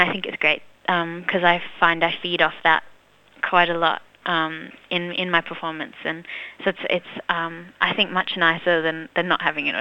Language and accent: English; Perth, Western Australia, Australia; born there; So I was born in Perth, and they have a really big Indian community in Perth